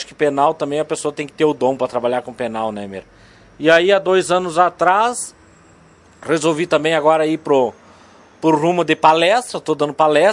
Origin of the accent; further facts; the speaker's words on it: Bom Jesus, Rio Grande do Sul, Brazil; also born or lived in Caxias do Sul; now in Lagoa Vermelha, Brazil; eu sou nascido lá em Bom Jesus mesmo e me criei na fazenda Pedra Branca, um pouco antes de chegar em Bom Jesus. E aí, Miro, depois a gente acaba indo embora, né, para estudar e tudo mais, cidade pequena. Fui morar em Caxias